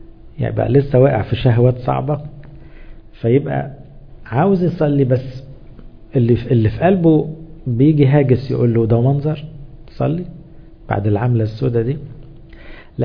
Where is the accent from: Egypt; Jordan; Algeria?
Egypt; عندنا في مصر لما عيل في الحضانه او في ابتدائي يعمل عمله يستدعوا ابوه،